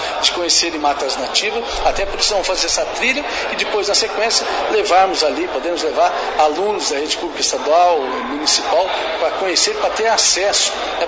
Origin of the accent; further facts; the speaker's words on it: Maringá, Paraná, Brazil; eu cresci, nasci em Maringá, nasci no Jardim Alvorada, cresci em Maringá